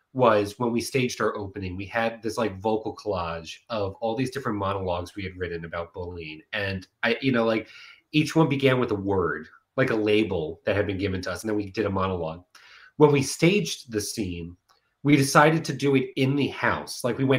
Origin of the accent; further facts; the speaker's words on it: Long Island, New York, United States; But it came to Madison Square Garden, and I'm from Long Island.